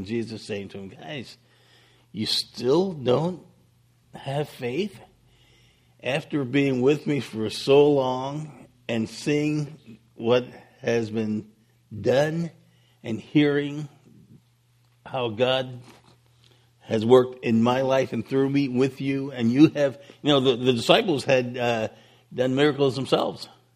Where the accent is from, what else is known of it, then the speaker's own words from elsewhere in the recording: New York City, New York, United States; Now, I grew up in New York City. I know hardly anything about boats and fishing